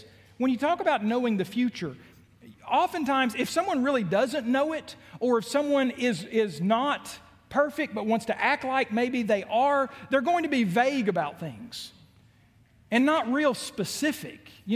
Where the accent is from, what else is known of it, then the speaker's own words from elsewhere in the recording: Macon, Georgia, United States; born there; I was told I was born in Macon, Georgia back in 1975.